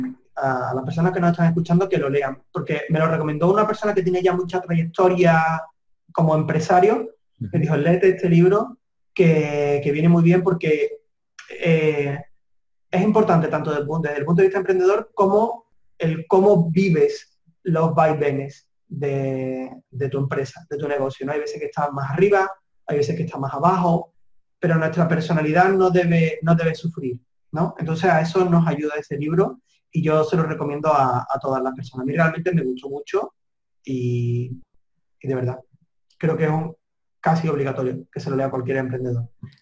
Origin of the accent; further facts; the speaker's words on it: Andalusia, Spain; poder vivir en mi casa, en mi pueblo, que está en la provincia de Sevilla